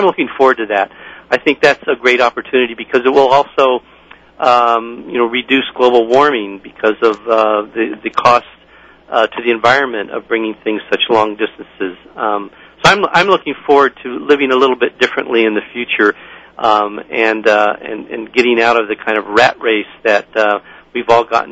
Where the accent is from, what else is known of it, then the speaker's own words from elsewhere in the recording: Miami, Florida, United States; I grew up in Miami, Florida, and got my first job when I was a senior in high school, and, you know, Miami is very hot and humid